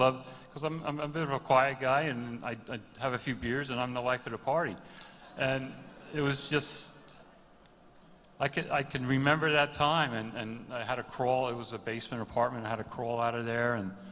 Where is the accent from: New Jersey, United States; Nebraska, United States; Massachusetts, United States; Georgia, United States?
New Jersey, United States; Okay, so I grew up in New Jersey. some Jerseyites here.